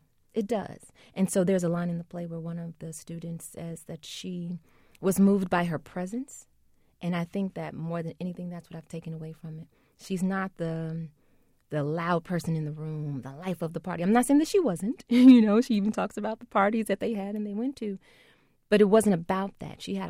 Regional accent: Chicago, Illinois, United States; Yeah, I have to admit, I'm born and raised in Chicago

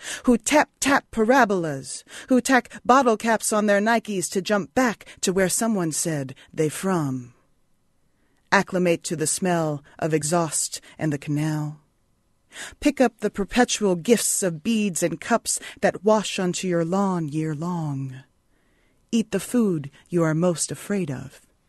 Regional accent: New Orleans, Louisiana, United States; also born or lived in Ohio; I wasn't even born in New Orleans. I was born in Ohio, and my family, we moved to New Orleans, I guess when I was about 8 or 9 or so.

